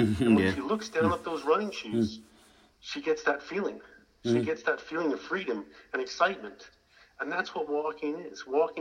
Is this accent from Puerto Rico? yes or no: no; Canada; now in Canberra, Australia; No, you know, I'm originally from Canada. I married an Aussie, and, you know, here I am.